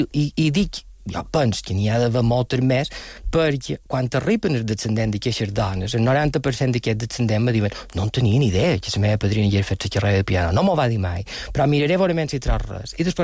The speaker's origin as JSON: {"language": "Catalan", "town": "Felanitx", "region": "Balearic Islands", "country": "Spain", "said": "Bé, jo som de Falanit i no sabia on eren les cases de Sant Amalè."}